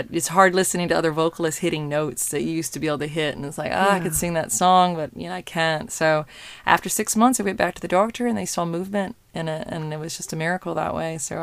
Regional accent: Alabama, United States; born there; from Alabama, because I was born in Alabama.

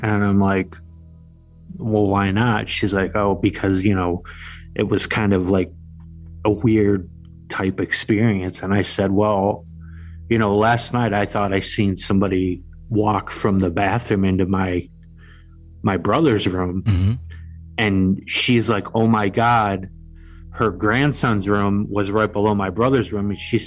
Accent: Buffalo, New York, United States; born or raised there

